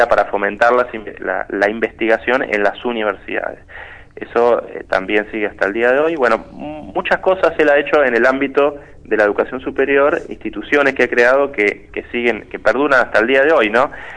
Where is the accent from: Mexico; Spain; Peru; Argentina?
Argentina; Viedma, Río Negro; yo soy de acá de Río Negro, en realidad soy de Viedma